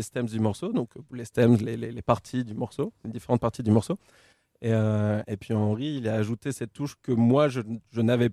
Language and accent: French; Lille, Hauts-de-France, France; Exactement, de Lille.